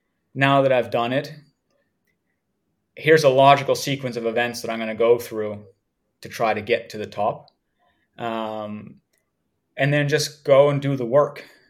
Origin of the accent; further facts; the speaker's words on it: Canada; growing up in Canada where cycling was not very popular